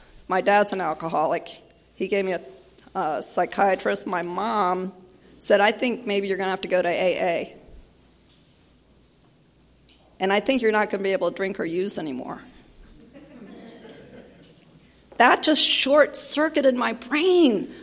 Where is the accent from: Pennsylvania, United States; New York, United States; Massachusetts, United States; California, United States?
California, United States; Los Angeles; from West LA.